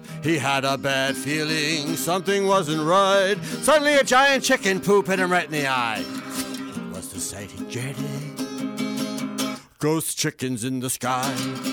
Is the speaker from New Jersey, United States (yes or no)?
yes; New Jersey, United States; now in Los Angeles, United States; Well, I'm from New Jersey.